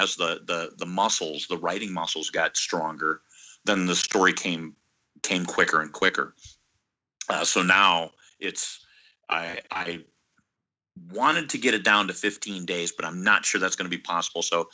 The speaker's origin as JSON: {"language": "English", "region": "Iowa", "country": "United States", "tie": "born or raised there", "said": "And we lived I was born and raised in Iowa. We were a little ways away from other friends of mine"}